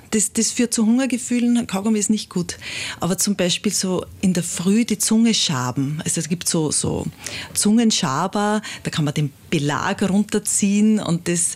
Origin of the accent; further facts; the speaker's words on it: Traisen, Lower Austria, Austria; Also ich bin im Bezirk Lilienfeld aufgewachsen, in Traisen. Ich bin also auf einem Bauernhof am Berg aufgewachsen mit vielen Geschwistern, also mit 6 Geschwistern.